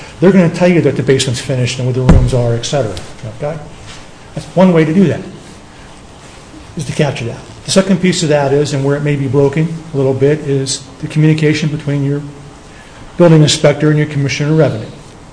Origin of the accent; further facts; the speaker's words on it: Troy, United States; from Troy in the Palmyra District.